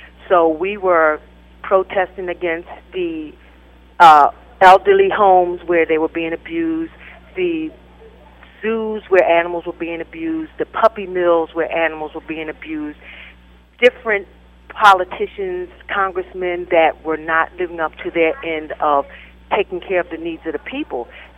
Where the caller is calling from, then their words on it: Cambridge Springs, Pennsylvania, United States; I'm calling from Cambridge Springs, Pennsylvania.